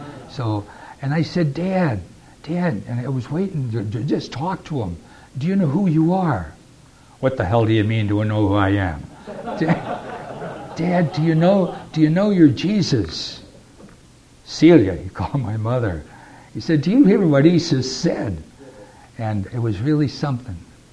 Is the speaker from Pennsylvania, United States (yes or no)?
yes; Wilkes-Barre, Pennsylvania, United States; And I come from Wilkes-Barre, Pennsylvania, and I was studying in Washington, and I didn't go home until Christmas.